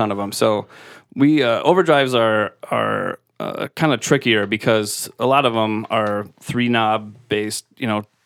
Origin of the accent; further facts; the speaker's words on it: Milwaukee, Wisconsin, United States; now in North Carolina, United States; Well, I am from Milwaukee originally, and then I moved to North Carolina, met my wife.